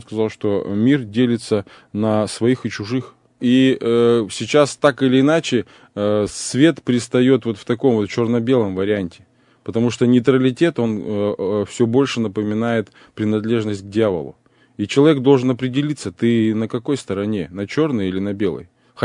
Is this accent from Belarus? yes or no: no; Kazakhstan; now in Russia; я, например, приехал из Казахстана, да, в Российскую Федерацию, здесь сейчас живу